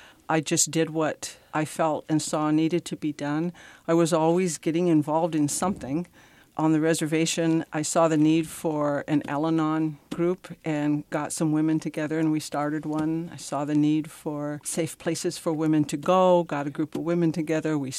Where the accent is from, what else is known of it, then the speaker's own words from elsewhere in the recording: Pine Ridge, South Dakota, United States; Well, I'm originally from Pine Ridge, South Dakota. I grew up on the reservation. I am the daughter of a Native father and British mother.